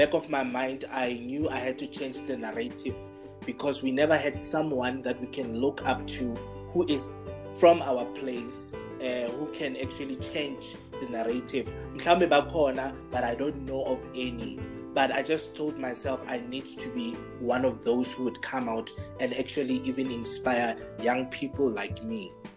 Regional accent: Hammanskraal, Gauteng, South Africa; from a small place called New Esteres in Hammanskraal. That's north of Pretoria

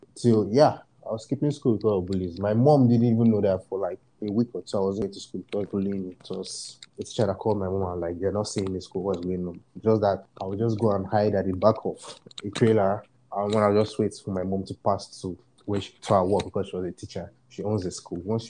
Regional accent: Akwa Ibom, Nigeria; Because when you tell them, okay, I'm from Akwa Ibom

